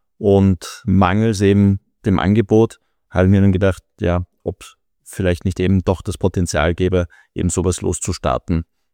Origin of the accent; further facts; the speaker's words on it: Vienna, Austria; dass meine Heimat in Österreich, in Wien ist